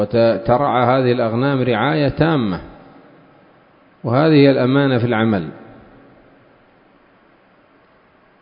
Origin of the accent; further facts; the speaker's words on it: Yemen; من هذا الدجاج الذي عندنا في اليمن